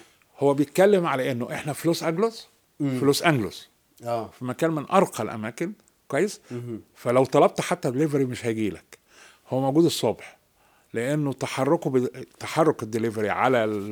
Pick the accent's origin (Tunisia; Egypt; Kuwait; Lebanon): Egypt; طبعا احنا كمصريين بننبسط قوي من الكلام ده.